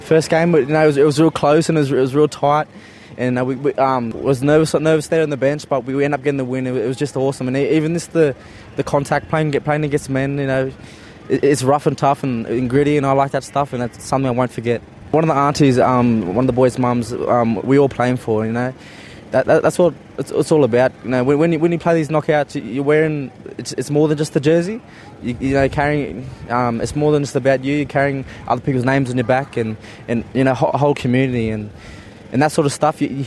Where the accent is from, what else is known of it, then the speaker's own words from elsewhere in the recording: Queensland, Australia; I come up from Torres Strait, so to come down, it's awesome, mate.